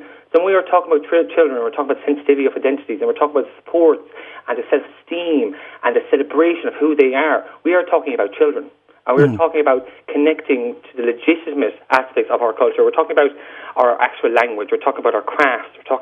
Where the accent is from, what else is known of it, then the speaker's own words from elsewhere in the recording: Ireland; we have always seen ourselves as Irish. We have always said we are Irish travellers.